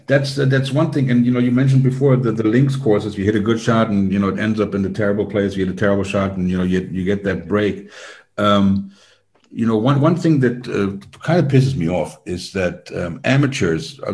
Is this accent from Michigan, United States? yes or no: no; New York, United States; it's not the kind of golf that I grew up playing on Munis in Long Island.